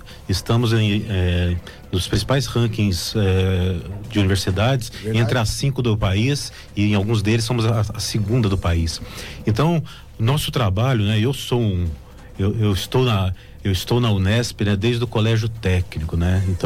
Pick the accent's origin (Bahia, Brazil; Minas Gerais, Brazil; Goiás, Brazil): Minas Gerais, Brazil; Liberdade; Não, eu sou aqui do sul de Minas.